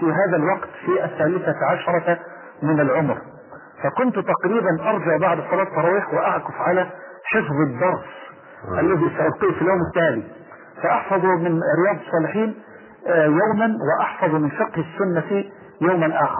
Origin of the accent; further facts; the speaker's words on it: Dumu, Dakahlia, Egypt; born there; لقد ولدت في هذه القرية قرية دمو وهي تحريفا للكلمة الفرنسية دمي.